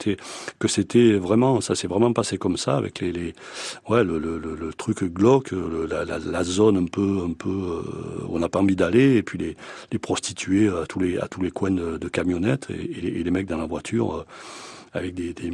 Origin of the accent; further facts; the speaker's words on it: Toulon, Provence-Alpes-Côte d'Azur, France; je suis né à Toulon. J'ai longtemps vécu entre les plages et le port.